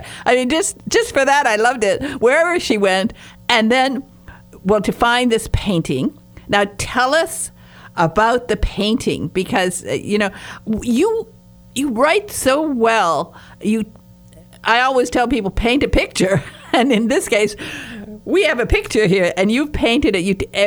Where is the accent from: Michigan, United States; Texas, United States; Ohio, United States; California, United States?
Michigan, United States; And I'm Michigan. I'm a Michigander.